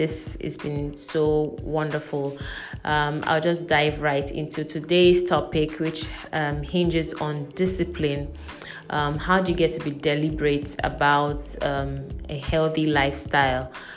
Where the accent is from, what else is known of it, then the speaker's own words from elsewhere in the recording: Rivers, Nigeria; now in Lagos, Nigeria; I am speaking from Lagos, Nigeria. I am based in Lagos, Nigeria, but I am originally from Rivers State, also in Nigeria.